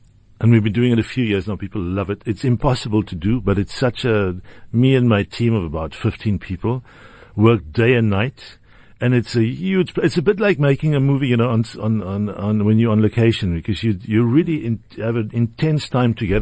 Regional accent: Karoo, South Africa; I'm from South Africa. I'm from the Karoo. It's much drier there.

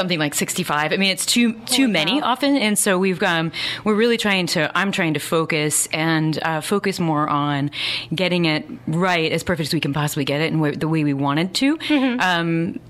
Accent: Midwest, United States; I grew up in the Midwest, and that's what you do.

